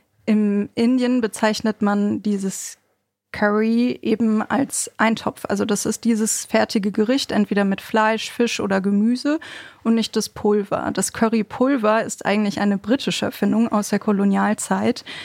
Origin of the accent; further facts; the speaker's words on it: Bochum, North Rhine-Westphalia, Germany; Ich bin ja in Bochum groß geworden.